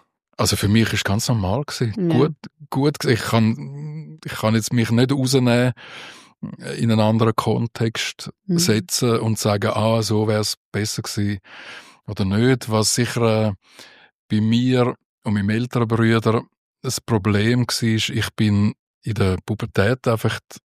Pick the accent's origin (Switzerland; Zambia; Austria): Switzerland; Winterthur, Zurich; Ja, also ich bin in Winterthur geboren, aufgewachsen, in die Schule, in die Lehre. Ja, es ist einfach meine Heimat.